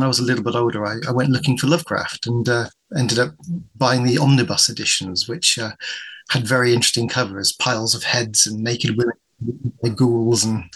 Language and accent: English; Bristol, South West England, United Kingdom; now in Wiltshire, United Kingdom; I live in Wiltshire. I'm originally from Bristol